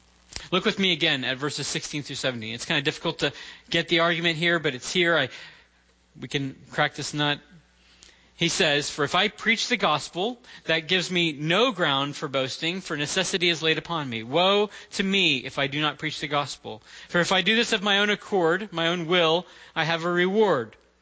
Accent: United States; And so as an American and wanting to be kind of a grateful one, I would just say thank you to people all day long, you know.

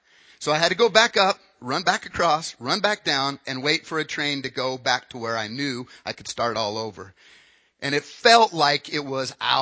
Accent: Wyoming, United States; if you were born and raised in Wyoming in a town of about 10,000 people, that was scary.

